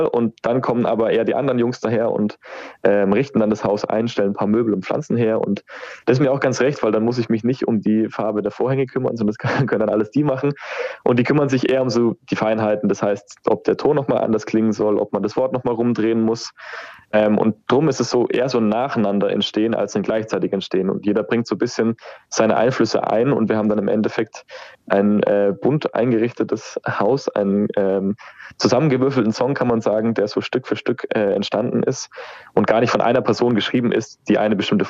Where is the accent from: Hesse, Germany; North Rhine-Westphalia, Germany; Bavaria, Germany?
Bavaria, Germany; Würzburg; accent: Franconian; now in Munich, Germany; Ja, also wir sind in München zwar verortet, aber ich komme zum Beispiel aus Würzburg. Drum bin ich eher Franke als Bayer, muss ich gestehen.